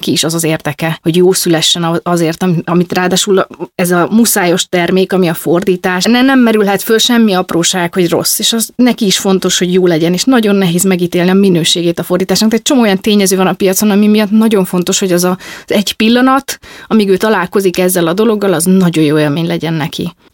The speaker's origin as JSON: {"language": "Hungarian", "country": "Hungary", "tie": "born or raised there", "said": "Igen, hogy eljöttek Romániából, és feláldozták a saját karrierjüket azért, hogy én itt magyarként itt teljesedjek ki."}